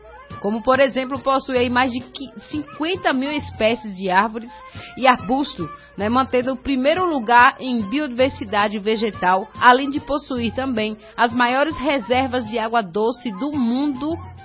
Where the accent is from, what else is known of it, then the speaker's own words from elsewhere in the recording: Northeast Region, Brazil; A gente é daqui do Nordeste, isso não afetou a gente